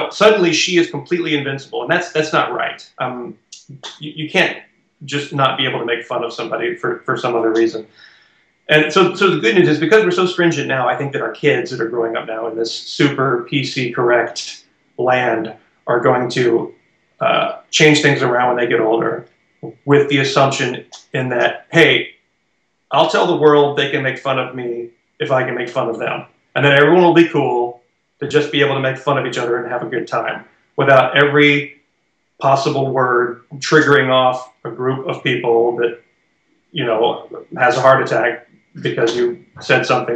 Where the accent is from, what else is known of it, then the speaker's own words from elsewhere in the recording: the South, United States; You know, I'm from the South, so I had hunter friends and relatives, and I'm used to seeing shotguns in the back of trucks.